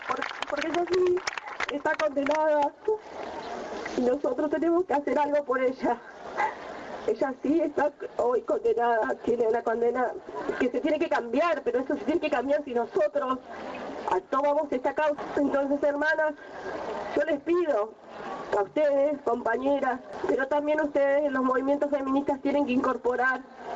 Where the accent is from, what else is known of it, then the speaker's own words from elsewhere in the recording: Neuquén, Argentina; Yo vengo de la provincia del Neuquén, en donde el pueblo mapuche hoy está resistiendo al avance de la explotación petrolera.